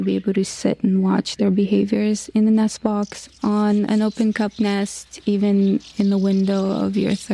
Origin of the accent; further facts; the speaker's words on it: Ukraine; I was born and raised in Ukraine, and we were living on the third floor